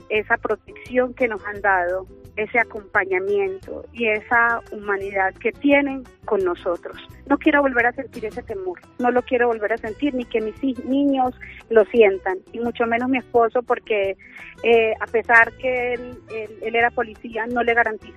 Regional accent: Colombia; now in Salamanca, Spain; Si en estos momentos me dicen, tienes opción de volver a tu país, sé, soy consciente, soy colombiana, soy latina, pero busco tranquilidad para mis hijos, y aquí se la estoy encontrando.

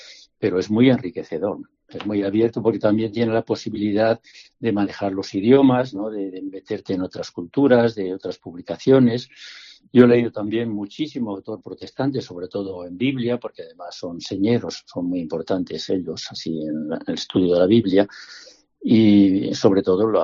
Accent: Aldehuela, Castile and León, Spain; Mi pueblo, efectivamente, unos días antes. La preparación era un poquito más simple, más sencilla, que la que tuve en Ciudad Rodrigo, pero bueno, me complacía presentarlo allí.

